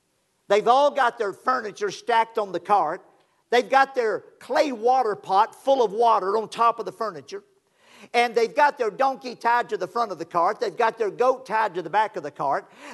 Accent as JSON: {"language": "English", "region": "Louisiana", "country": "United States", "tie": "born or raised there", "said": "I grew up over in Louisiana"}